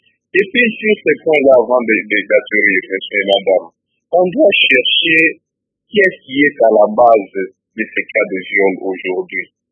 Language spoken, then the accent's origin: French; DR Congo; D'après tout, nous sommes des Congolais, nous devons respecter notre culture congolaise.